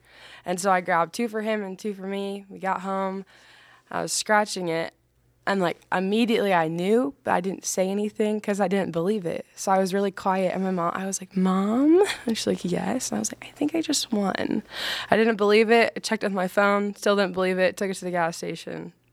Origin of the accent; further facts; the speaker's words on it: DeWitt, Iowa, United States; Yeah, so I am originally, I grew up in DeWitt, Iowa.